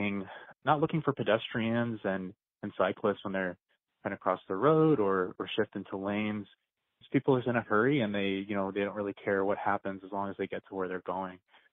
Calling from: Champaign, Illinois, United States; I'm calling from Champaign.

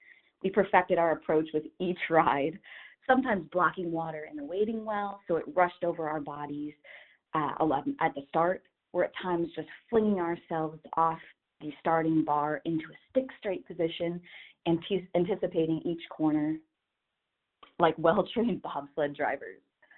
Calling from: Champaign, Illinois, United States; I'm calling from Champaign.

